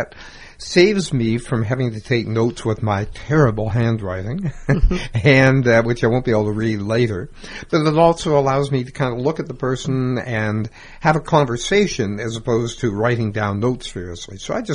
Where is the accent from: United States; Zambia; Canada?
Canada; Toronto, Ontario; born there; So I kind of grew up here and spent all my summers here. I was born in Toronto and educated there